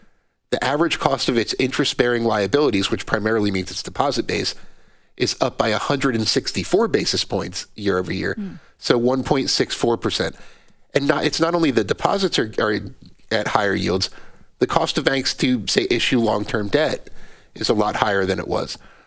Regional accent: New Jersey, United States; I mean, I'm from New Jersey, and most of my friends have gotten out of there.

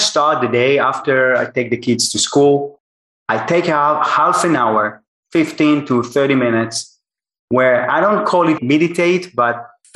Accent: Israel; I'm from Israel and I worked in American tech company.

